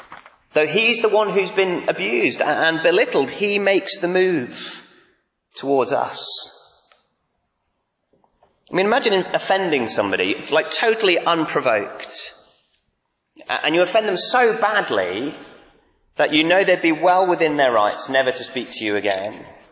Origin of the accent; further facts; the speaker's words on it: Manchester, North West England, United Kingdom; Now, I'm from Manchester, we'd never heard of bivouacking.